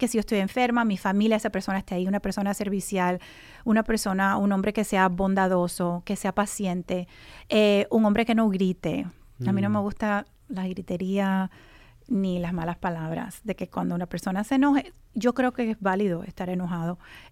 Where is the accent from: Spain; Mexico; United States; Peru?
United States; Pennsylvania; born there; vivía en Pensilvania, donde yo nací